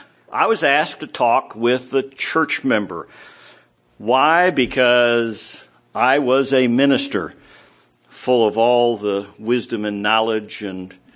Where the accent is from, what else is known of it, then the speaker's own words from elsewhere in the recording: Scotland, United Kingdom; I mean, I'm Scottish, you know.